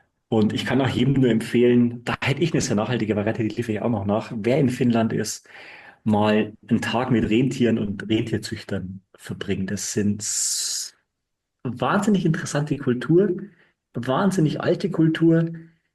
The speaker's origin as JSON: {"language": "German", "region": "Bavaria", "country": "Germany"}